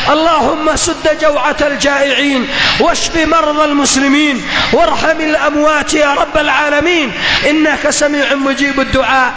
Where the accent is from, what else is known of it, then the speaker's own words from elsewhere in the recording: Yemen; فينبغي لنا معاشر اليمنيين أن نجعل هذا الحديث نصب أعيننا